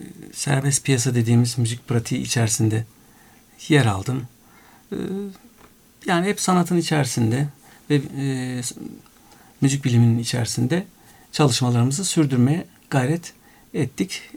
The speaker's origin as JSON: {"language": "Turkish", "region": "Ankara", "country": "Turkey", "tie": "born or raised there", "also_born_or_lived": "Ağrı / Istanbul", "said": "Ben Ankara çocuğuyum. Doğu kökenli bir ailenin çocuğuyum. Ağrı Eleşkirt doğumluyum ama Ankara'da büyüdüm. Sonra buradan işte üniversite tahsili için İstanbul'a gittim. 36 sene İstanbul'da kaldım."}